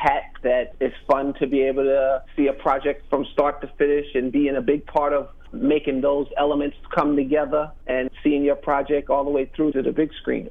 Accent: New York, United States; Okay, well, I grew up in New York. In the 70s, we had some really cool children's programming back then

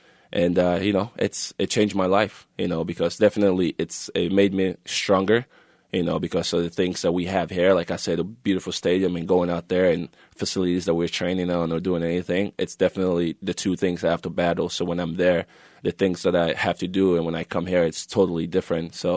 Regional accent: Kenema, Eastern Province, Sierra Leone; I'm from Kenema, which is a small town. You know, after all the civil war in Sierra Leone, a lot of people go back there and try to help out in different ways

